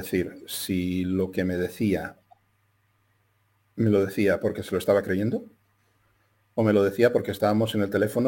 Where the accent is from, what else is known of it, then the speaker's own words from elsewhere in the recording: Spain; A ver, yo soy español.